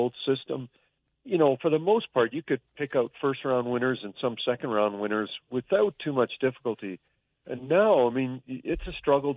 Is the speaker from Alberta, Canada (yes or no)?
yes; Edmonton, Alberta, Canada; As a guy who was born and raised in Edmonton, worked elsewhere and came home to Edmonton